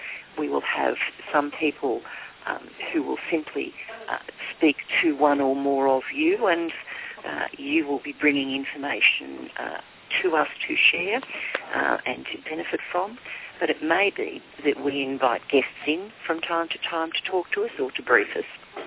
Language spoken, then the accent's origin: English; Australia; And so as an Australian, of course, I always find it difficult to speak in English